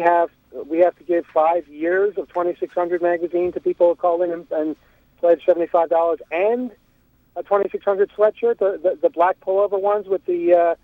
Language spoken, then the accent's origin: English; United States